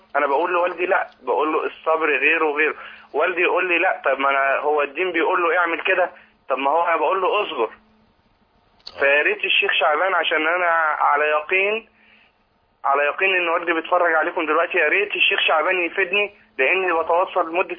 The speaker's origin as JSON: {"language": "Arabic", "town": "Suez", "region": "Suez Governorate", "country": "Egypt", "said": "انا من السويس حضرتك"}